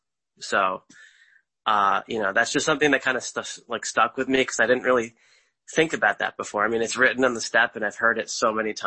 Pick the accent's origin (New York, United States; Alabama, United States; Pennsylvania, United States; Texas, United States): New York, United States; now in Northeast Ohio, United States; Yeah, it's so weird to hear that because I am from New York, but that is my area now. So as of this year.